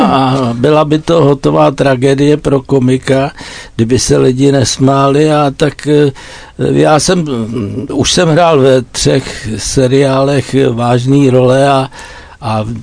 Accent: Prague, Czechia; protože já jsem původem ze Žižkova.

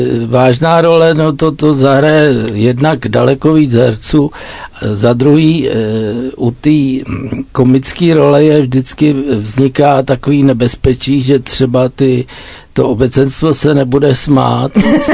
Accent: Prague, Czechia; protože já jsem původem ze Žižkova.

